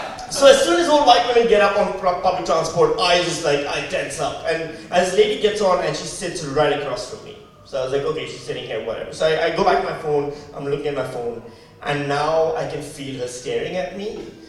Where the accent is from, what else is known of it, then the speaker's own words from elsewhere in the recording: Pakistan; also born or lived in Western Australia; now in Melbourne, Australia; Let's see, I'm from Pakistan. I used to live in Pakistan. And then I moved to Western Australia, where I lived for 4 years